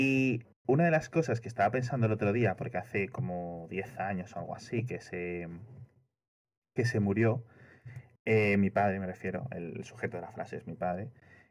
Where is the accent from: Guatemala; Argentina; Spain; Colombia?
Spain; Castile and León; now in Madrid, Spain; Nosotros vivimos en Madrid, pero somos de León. De una zona en León que se llama El Bierzo.